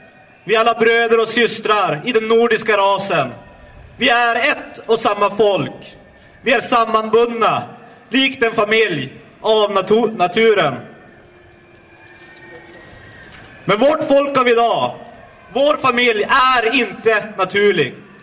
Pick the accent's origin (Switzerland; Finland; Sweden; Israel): Sweden; Norrland; Det glädjer mitt norrländska hjärta att få komma till Ludvika.